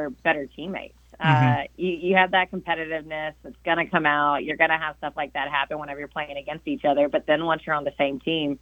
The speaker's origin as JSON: {"language": "English", "town": "Nashville", "region": "Tennessee", "country": "United States", "tie": "born or raised there", "also_born_or_lived": "Orlando, United States", "said": "Since I grew up in Nashville, I think that I really do blame that because I grew up in Nashville."}